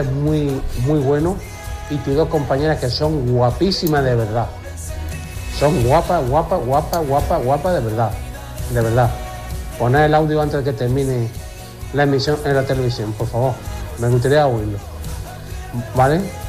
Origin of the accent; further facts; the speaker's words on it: Cabeza de Torres, Region of Murcia, Spain; Somos del Cabeza de Torres, como digo